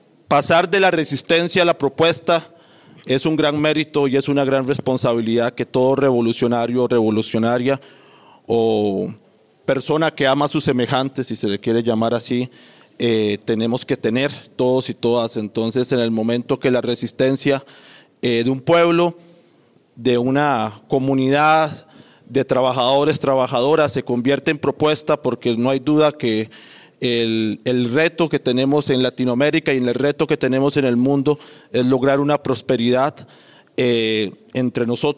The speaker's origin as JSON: {"language": "Spanish", "country": "Costa Rica", "said": "vengo de Costa Rica"}